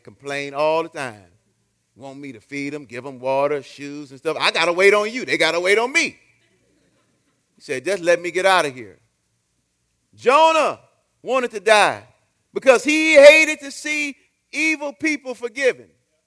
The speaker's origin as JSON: {"language": "English", "town": "Detroit", "region": "Michigan", "country": "United States", "tie": "born or raised there", "said": "When I grew up in Detroit, Michigan, every movie theater we have has metal detectors. My whole life."}